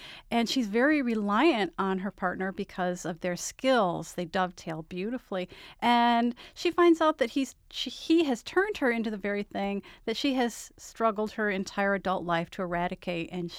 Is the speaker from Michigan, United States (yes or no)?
yes; Detroit, Michigan, United States; born there; Yes, actually, I was born in Detroit, and I've lived most of my life within an easy drive of it.